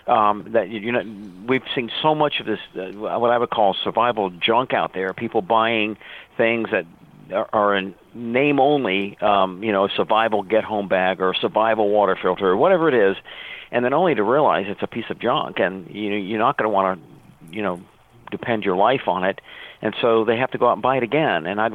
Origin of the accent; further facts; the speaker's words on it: Virginia, United States; I grew up on Little Creek Amphibious Base, which is the home of Navy SEAL Team 2.